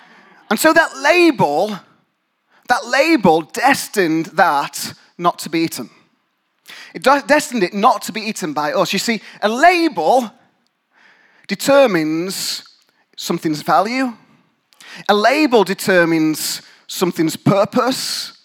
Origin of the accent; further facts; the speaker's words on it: England, United Kingdom; I'm English, it's what we have for breakfast a lot of the time.